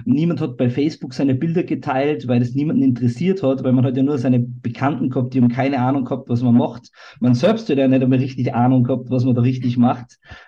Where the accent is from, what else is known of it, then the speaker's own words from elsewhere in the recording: Salzburg, Austria; ich war in Salzburg, wo ich herkomme